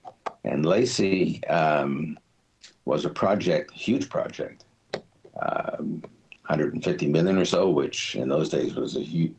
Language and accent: English; Victoria, British Columbia, Canada; I grew up in Victoria, went to Victoria College for 2 years studying physics and math.